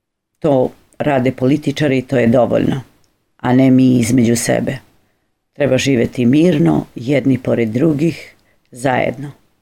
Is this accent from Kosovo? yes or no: yes; Duge Njive, Peja District, Kosovo; kod mene u selu odakle sam ja, kod Kline, Duge njive kod Kline